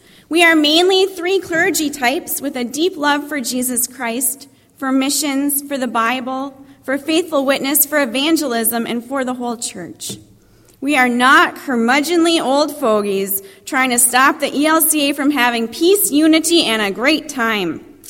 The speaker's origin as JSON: {"language": "English", "town": "Iron Mountain", "region": "Michigan", "country": "United States", "tie": "born or raised there", "said": "I grew up near Iron Mountain in the Upper Peninsula of Michigan. That's the part of Michigan that sits on top of Wisconsin."}